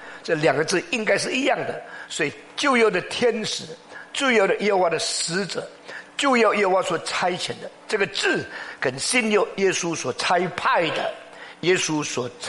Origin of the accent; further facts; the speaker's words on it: China; 我们中国人翻译成先知的时候